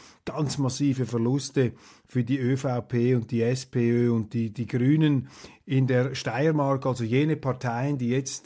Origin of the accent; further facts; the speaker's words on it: Switzerland; Und das ist genau die Gefahr, der wir auch als Schweizer gegenüber sehen uns